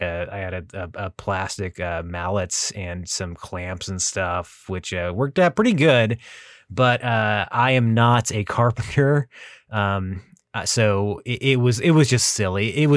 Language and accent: English; Texas, United States; also born or lived in Los Angeles County / Thousand Oaks; since I moved there as a little kid, since I moved to Texas. I mean, I was born in Los Angeles County and then lived with some family in Thousand Oaks until I was about 3 or 4 years old.